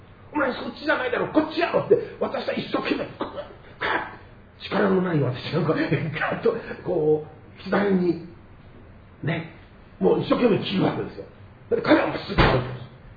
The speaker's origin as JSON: {"language": "Japanese", "region": "Kanto", "country": "Japan", "said": "大阪の町じゃないんですよ。私、関東人だから。"}